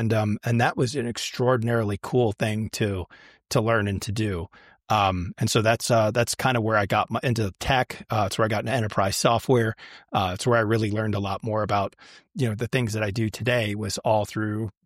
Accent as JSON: {"language": "English", "town": "Detroit", "region": "Michigan", "country": "United States", "tie": "born or raised there", "also_born_or_lived": "Boston", "said": "And so I started in the north. I grew up in Detroit. You know, that's where I got all the manufacturing experience. And then went to school out east in Boston"}